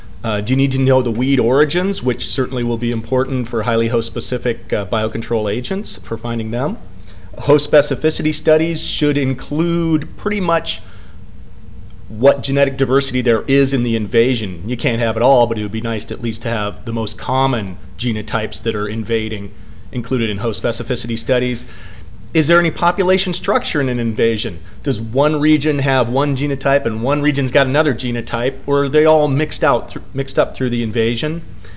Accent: Sydney, New South Wales, Australia; I'm from Sydney.

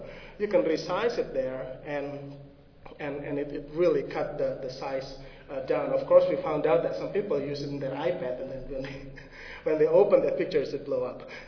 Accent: South Dakota, United States; And I'm from South Dakota, and in South Dakota, dead zones are real.

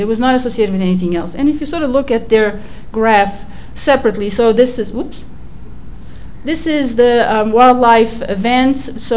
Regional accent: New Jersey, United States; I'm from New Jersey, and it's a major problem in New Jersey.

